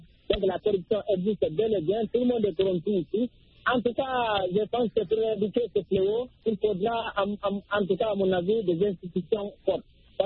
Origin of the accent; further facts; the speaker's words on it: Guinea; now in Cameroon; particulièrement en Guinée, mon pays d'origine